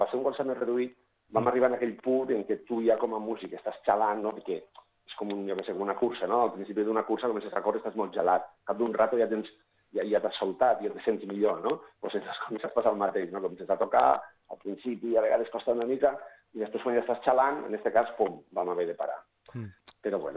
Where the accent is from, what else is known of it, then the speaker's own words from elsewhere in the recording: Ulldecona, Catalonia, Spain; aquí jo soc d'Ullacona, d'acord?